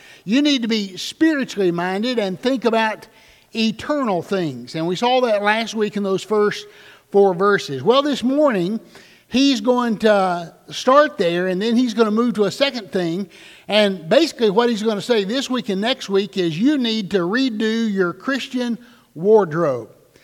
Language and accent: English; North Carolina, United States; moved away as an adult; I remember when I moved here from North Carolina 27 years ago